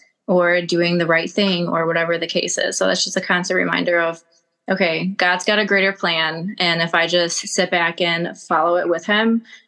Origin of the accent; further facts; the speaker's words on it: Milwaukee, Wisconsin, United States; Yeah, so I was born and raised for the most part in Milwaukee or surrounding counties, but I was homeschooled for a majority of my life with my two sisters